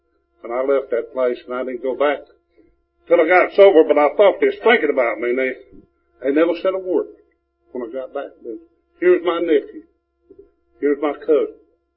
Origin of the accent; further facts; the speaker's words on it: Georgia, United States; I grew up in the Brazos Mountains. And we grew up there, and I had a father that had a drinking problem.